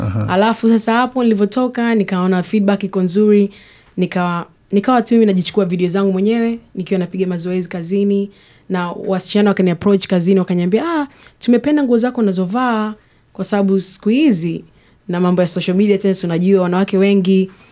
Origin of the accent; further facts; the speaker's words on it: Moshi, Kilimanjaro, Tanzania; now in Perth, Australia; mamangu ni Mnyarwanda, babangu Mtanzania, lakini nimezaliwa na nililelewa Tanzania. Nimekuja hapa Australia 12 years ago. Tukahamia Perth.